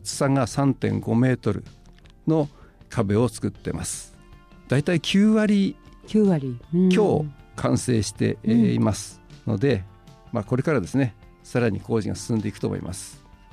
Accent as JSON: {"language": "Japanese", "region": "Ibaraki", "country": "Japan", "tie": "born or raised there", "accent": "Ibaraki", "said": "二人とも生粋の茨城県だから"}